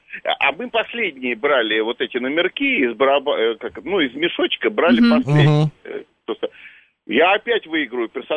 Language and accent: Russian; Moscow, Russia; я из Москвы.